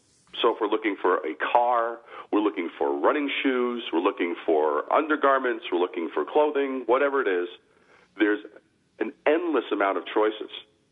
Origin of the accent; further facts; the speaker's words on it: New York, United States; And growing up in New York, we would visit, you know, Greenwich Village, we'd go to museums and galleries and different things as I was growing up.